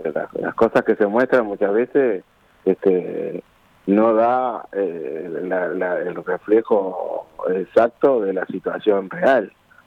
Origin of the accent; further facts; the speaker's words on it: Montevideo, Uruguay; como montevideana, como uruguayo.